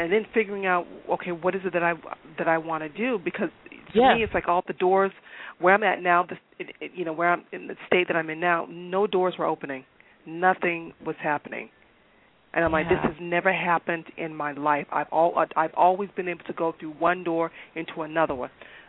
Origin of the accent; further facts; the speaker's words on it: Raleigh, North Carolina, United States; born there; I was actually born in the Carolinas. I was born in Raleigh, North Carolina.